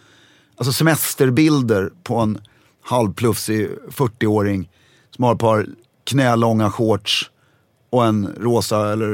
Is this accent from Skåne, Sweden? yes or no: no; Stockholm, Stockholm County, Sweden; Hade jag gått med den klädseln i Stockholm så hade... Så det är där vi kommer ifrån lite också.